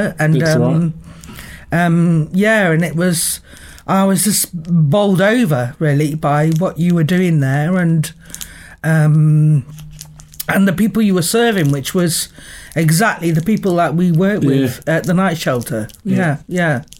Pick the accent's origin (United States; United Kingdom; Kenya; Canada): United Kingdom; London; moved away; I come from London, you know.